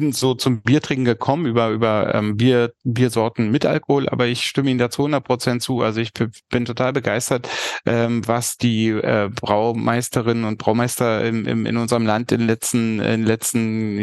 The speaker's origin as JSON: {"language": "German", "region": "Berlin", "country": "Germany", "tie": "born or raised there", "also_born_or_lived": "Leipzig", "said": "Ich bin 1971 in Leipzig geboren und lebe seit 1972 mit meiner Familie in Berlin."}